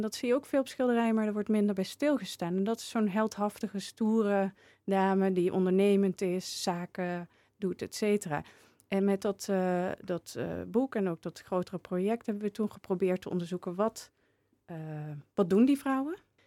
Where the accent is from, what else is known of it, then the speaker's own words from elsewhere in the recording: North Brabant, Netherlands; accent: Brabantian; Het kan ook mijn Brabants accent.